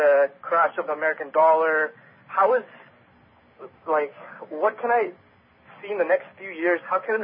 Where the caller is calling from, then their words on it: Vancouver, British Columbia, Canada; I'm calling from Vancouver, Canada.